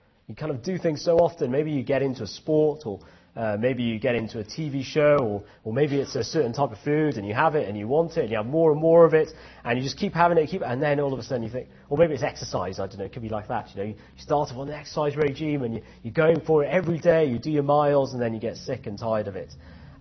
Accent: India; as you can probably tell, I'm Indian. I was born in India, raised in an Indian family. I'm 100% Indian.

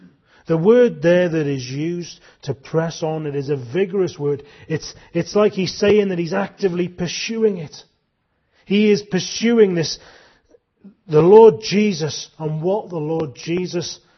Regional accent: Wales, United Kingdom; We're Welsh, well, most of us are Welsh here this evening, aren't we?

